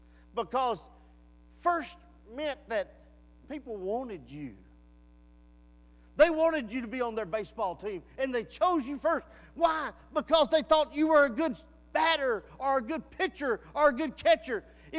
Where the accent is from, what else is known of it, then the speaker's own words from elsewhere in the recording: Reklaw, Texas, United States; Back when I grew up in Recklaw, we had a recess.